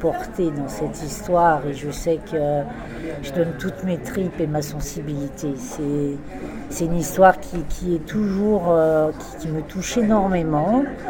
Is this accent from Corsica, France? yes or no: yes; Corsica, France; il y en a qui ont réservé parce que je suis corse.